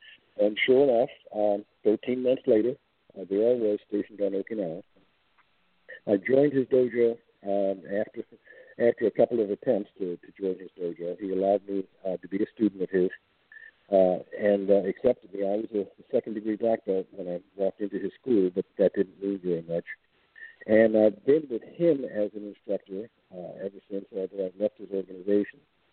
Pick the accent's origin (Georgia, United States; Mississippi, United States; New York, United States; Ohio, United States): New York, United States; New York City; Well, born and raised in New York City, born in 1945.